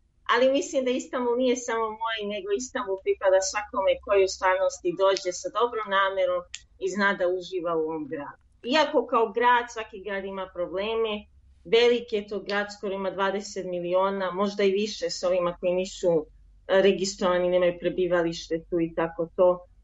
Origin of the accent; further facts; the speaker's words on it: Belgrade, Serbia; odrasla sam u Beogradu